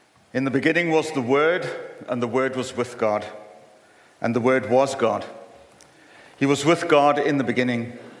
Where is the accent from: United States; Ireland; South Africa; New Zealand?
South Africa; Where I grew up in South Africa, Christmas is in the middle of summer.